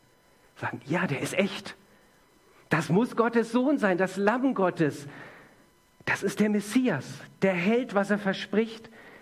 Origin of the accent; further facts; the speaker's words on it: Baden-Württemberg, Germany; in der Nähe von Karlsruhe, wo ich aufgewachsen bin.